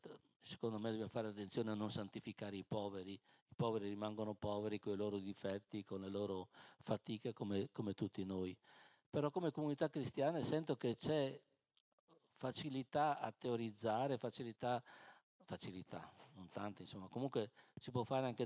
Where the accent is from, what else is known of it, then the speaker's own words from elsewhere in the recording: Veneto, Italy; Io vengo dal mondo salesiano, poi non sono friulano, sono veneto.